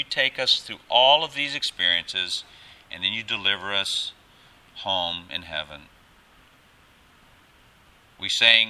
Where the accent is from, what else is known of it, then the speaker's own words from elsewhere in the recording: United States; moved away; nothing compared to some of the violence in my home country, the USA.